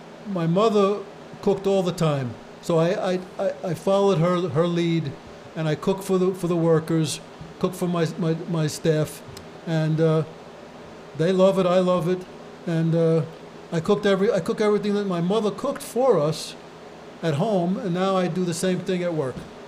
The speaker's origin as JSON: {"language": "English", "town": "Bath Beach", "region": "New York", "country": "United States", "also_born_or_lived": "Connecticut", "said": "And I'm not from Connecticut, even though I was there 28 years. I'm from Bath Beach, Bay 13th."}